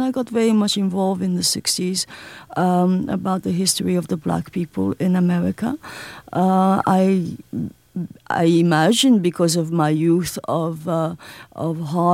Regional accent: Marseille, Provence-Alpes-Côte d'Azur, France; I lived in an occupied city, which is my hometown, and we were very much at the brunt of the Gestapo's harassment

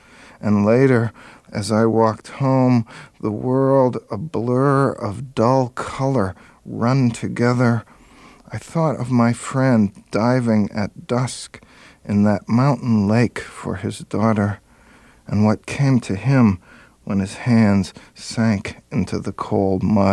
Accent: Allentown, Pennsylvania, United States; I grew up in Allentown, PA, and was a jock

